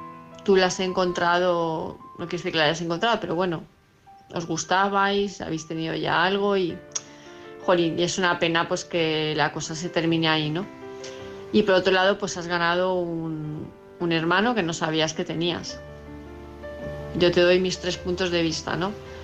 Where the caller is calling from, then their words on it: Palma, Balearic Islands, Spain; de Palma de Mallorca